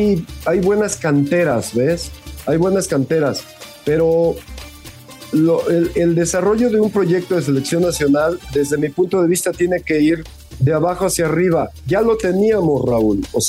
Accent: Mexico; si nosotros como mexicanos y como estructura vamos a venir a justificar eso

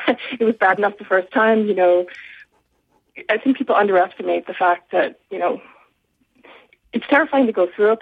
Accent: New England, United States; I'm from New England, but I've moved to California and back twice.

